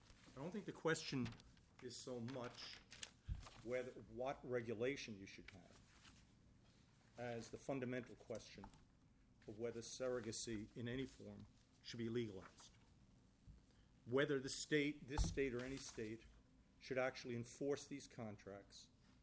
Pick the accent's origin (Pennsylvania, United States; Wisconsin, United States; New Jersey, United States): New Jersey, United States; The draft of the model bill mirrors recommendations that were made in my state. I'm from New Jersey.